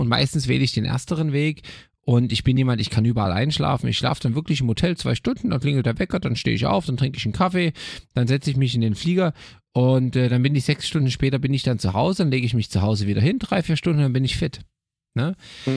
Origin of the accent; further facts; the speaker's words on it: Bavaria, Germany; now in Marrakesh, Morocco; Bei meiner Heimat ist natürlich hier weiterhin in Bayern